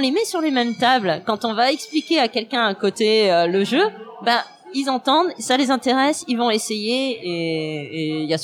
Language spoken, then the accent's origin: French; Condrieu, Auvergne-Rhône-Alpes, France; Non, moi je viens de Condrieu au sud de Lyon.